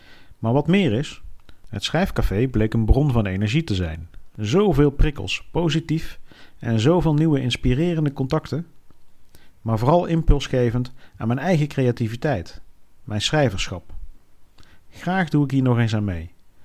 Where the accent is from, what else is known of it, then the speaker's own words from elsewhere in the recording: Breda, North Brabant, Netherlands; born there; moved away; Breda, mijn geboortestad. Ik woon inmiddels al meer dan 20 jaar niet in Breda, maar kom er nog steeds graag.